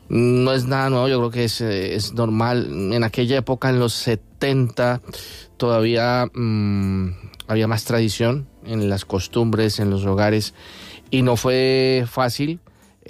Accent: Bogotá, Bogotá D.C., Colombia; moved away as an adult; Yo soy de Bogotá, de Colombia. Nací en, dicen que en la Atenas sudamericana, ¿no? Y bueno, viví toda mi vida hasta los 27 años, hasta 1997.

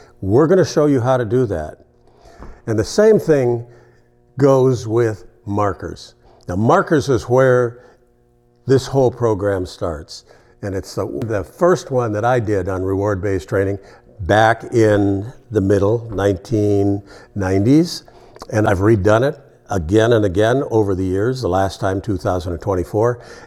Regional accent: Canada; I grew up in Canada, I'm an American.

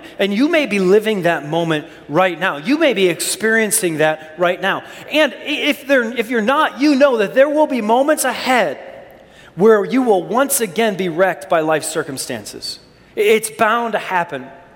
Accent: Minnesota, United States; I grew up in Minnesota, and the State Fair is this big deal

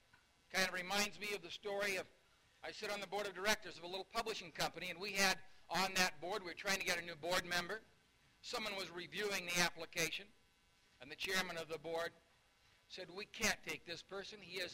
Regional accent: Billings, Montana, United States; It thrills me beyond belief to be in my hometown of Billings, Montana, where in McKinley High School I read history books about presidents

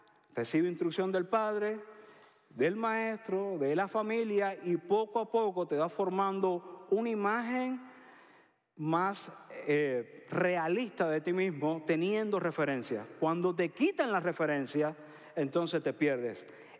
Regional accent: Cuba; Yo recuerdo en mi pueblo, yo soy de un pueblo pequeño en Cuba y había una iglesia pentecostal.

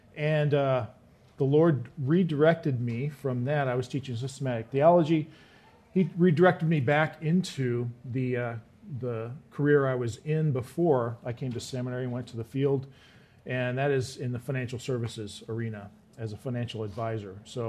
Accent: Midwest, United States; I grew up in the Midwest and came out here to attend seminary in 1998.

